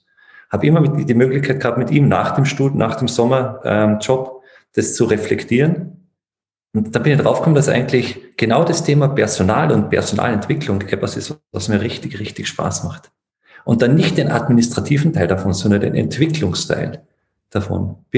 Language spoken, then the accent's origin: German; Carinthia, Austria; ich bin ein Kärntner. Ich denke, dass die Leute, die sich in Österreich auskennen, die hören das ein bisschen, südlicher Teil von Österreich.